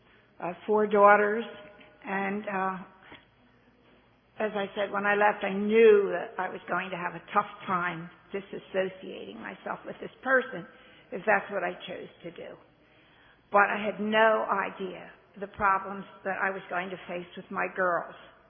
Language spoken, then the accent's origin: English; West Chester, Pennsylvania, United States; I'm a grateful member of Al-Anon. I'm from Westchester, Pennsylvania.